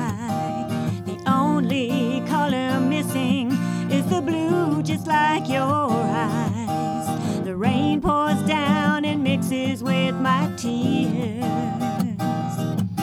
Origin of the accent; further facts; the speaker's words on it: Pittsburgh, Pennsylvania, United States; I am originally from Lawrenceville, I'm very proud to say. That's the happening place now. And I live in Stanton Heights, which is about 5 or 10 minutes from Lawrenceville.